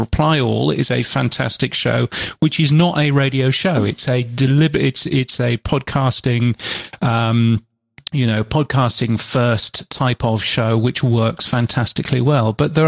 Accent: United Kingdom; now in Australia; I come at this as a Brit that now lives in Australia.

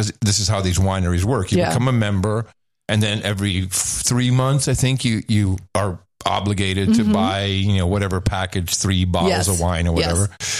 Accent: Netherlands; Growing up in the Netherlands, you couldn't get around Tour de France.

